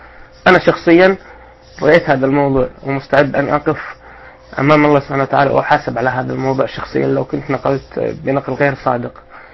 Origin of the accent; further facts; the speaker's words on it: Saudi Arabia; أنا أساسا من المملكة العربية السعودية، من أهل إطلاع.